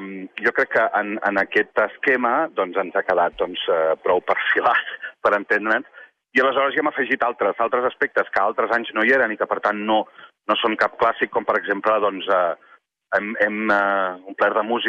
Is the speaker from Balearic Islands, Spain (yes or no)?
no; Reus, Catalonia, Spain; Els que som de Reus, i abans hi havia una de les entrades de Reus, per entendre'ns, que a més era venint de Tarragona